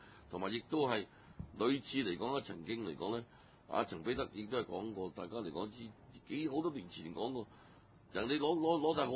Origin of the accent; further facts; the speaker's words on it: China; 我相信咧就係正所謂我哋中國人嘅説話，讀萬卷書不如行萬里路